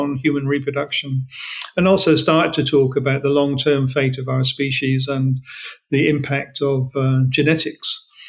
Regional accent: Australia; I'm talking to you now as an Australian, but in Australia and Britain and America

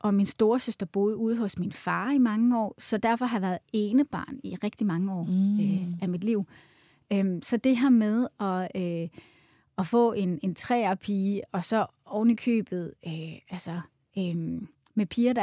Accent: Svendborg, Region of Southern Denmark, Denmark; also born or lived in United States; now in Copenhagen, Denmark; Jeg stammer oprindeligt fra Svendborg, faktisk. Men har boet i København i størstedelen af mit liv

